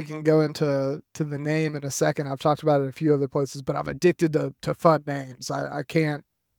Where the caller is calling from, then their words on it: Tallahassee, Florida, United States; Yeah, I'm down in Tallahassee, Florida, which is my home for the next 3 months.